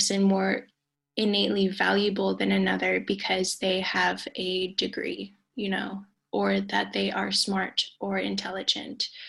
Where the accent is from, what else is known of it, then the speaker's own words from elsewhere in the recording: Canada; first language Inuktitut; learning my language, Inuktitut, my mother tongue. I used to speak Inuktitut when I was a little girl, and I lost a lot of it on the way.